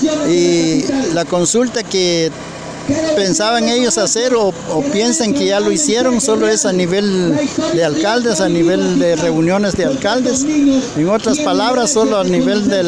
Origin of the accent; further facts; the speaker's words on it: Santa Lucía Utatlán, Sololá, Guatemala; soy de Santa Lucía, Utatlán, Sololá, forma parte de la alcaldía indígena ya de ese municipio.